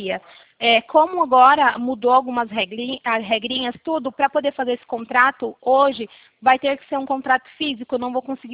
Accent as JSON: {"language": "Portuguese", "town": "Campo Limpo Paulista", "region": "São Paulo", "country": "Brazil", "said": "que eu sou daqui de Campo Limpo Paulista, né? Como eu te falei."}